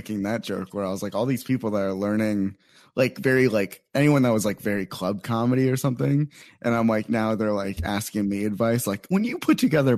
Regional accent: Phoenix, Arizona, United States; I'm new here. I'm from Phoenix. You know, it's hot there.

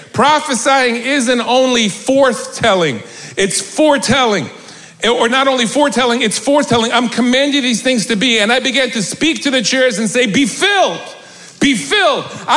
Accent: New York, United States; And I'm a New Yorker. I should have known that.

